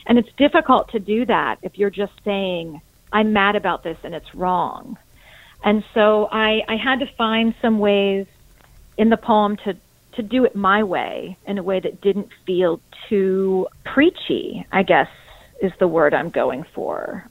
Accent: United States; what was happening in my country as an American, but also as a mother

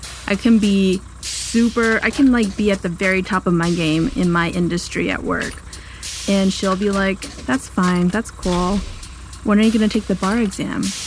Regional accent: Los Angeles, California, United States; I can't swim and I'm from Los Angeles.

